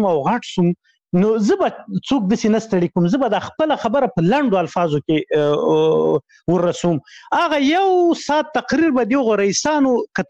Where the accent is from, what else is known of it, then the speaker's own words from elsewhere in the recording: Khyber Pakhtunkhwa, Pakistan; moved away; مشهور کمپو، زه په غو کې لوی سوی یم